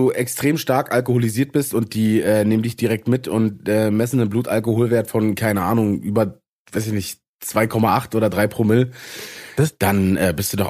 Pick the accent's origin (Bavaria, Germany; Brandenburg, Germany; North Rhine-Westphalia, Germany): Brandenburg, Germany; da, wo ich herkomme, im Osten aus Brandenburg zu kommen.